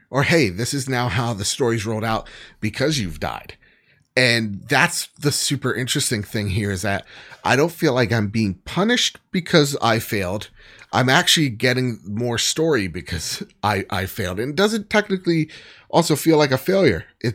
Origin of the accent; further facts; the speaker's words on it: United States; I'm so American.